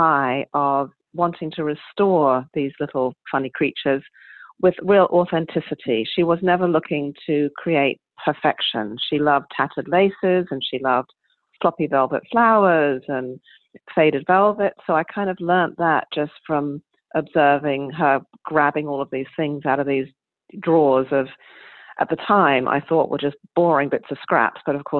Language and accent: English; England, United Kingdom; As you can tell from my accent, I was raised in England